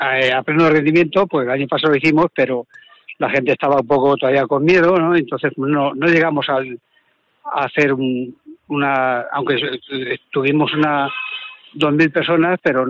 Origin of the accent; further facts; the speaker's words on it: Alcázar de San Juan, Castilla-La Mancha, Spain; ahora mismo no sé los que somos de Alcázar